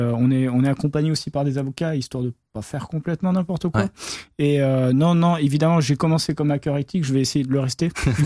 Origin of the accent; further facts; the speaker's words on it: France; moi, je suis français